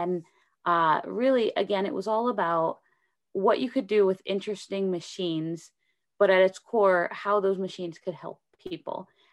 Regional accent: Atlanta, Georgia, United States; So I grew up in the South. I grew up in right in the suburbs of Atlanta, Georgia, and I studied mechanical engineering and computer science.

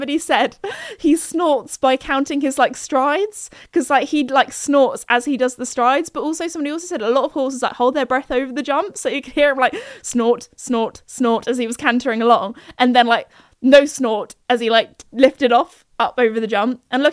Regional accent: United Kingdom; I feel like whenever anybody British tells a story and they do a voice for someone, we just always do an American accent, like it's a thing.

